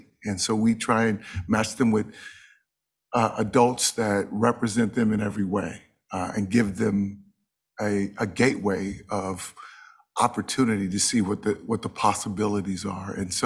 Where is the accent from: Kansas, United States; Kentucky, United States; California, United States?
California, United States; Los Angeles; I grew up in South LA and grew up in a broken home